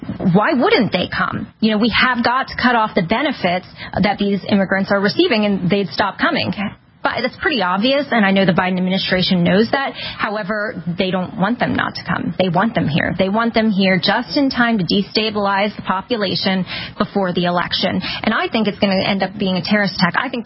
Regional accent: Delaware, United States; now in Florida, United States; Delaware. I'm from Delaware.

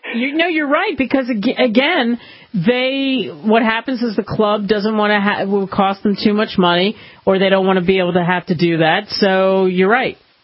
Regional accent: New Jersey, United States; also born or lived in Philadelphia; I'm trying to think in my day, growing up in Jersey, Philadelphia, I know that I went to a lot of clubs that were smaller

